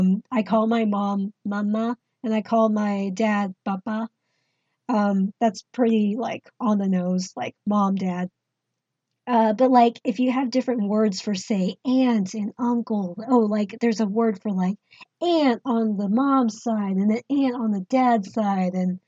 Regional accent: Taiwan; So, like, in Taiwanese culture, because I'm from Taiwan, I guess this applies to other East Asian cultures

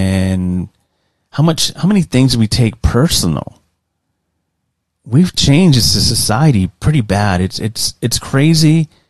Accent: San Antonio, Texas, United States; growing up in the downtown area, and the outskirts of downtown, very close to downtown, in the east side of San Antonio, it was rough. It was rough growing up there

